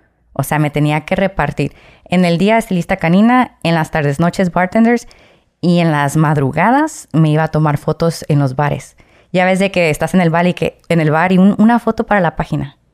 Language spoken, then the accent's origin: Spanish; Guadalajara, Jalisco, Mexico; born there; also born or lived in United States; yo nací en Guadalajara... por cuestiones del destino, nos vamos a Estados Unidos, ¿no? Pero yo era ilegal. Deportan a mi papá y nos regresamos a México.